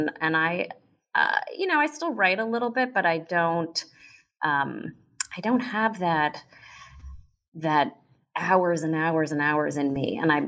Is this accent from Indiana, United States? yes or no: no; New Jersey, United States; I grew up in New Jersey with parents of, my mom was from Brooklyn. My dad was from the Bronx. So very New York, Jewish parents. But they ended up in Jersey because they wanted some land for their children.